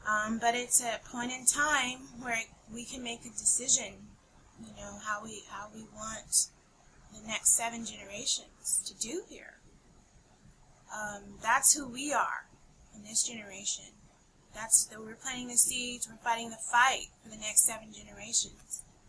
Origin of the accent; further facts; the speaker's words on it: California, United States; I grew up in California. I always thought California was the president maker for the, you know, the trendsetter for everything.